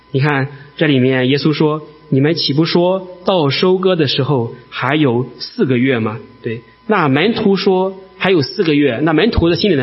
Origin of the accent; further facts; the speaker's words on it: Shandong, China; 当然我们都是山东人了